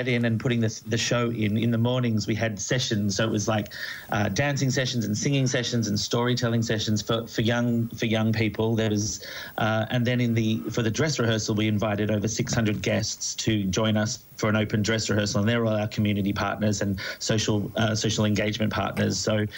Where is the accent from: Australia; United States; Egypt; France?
Australia; Melbourne, Victoria; now in Belfast, United Kingdom; It is. I moved from Melbourne to come directly into Belfast.